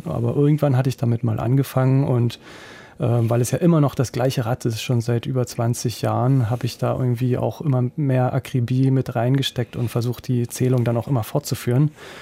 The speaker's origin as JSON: {"language": "German", "region": "Brandenburg", "country": "Germany", "said": "an einem Tag aus der Niederlausitz, wo ich herkomme, bis nach Berlin und zurück."}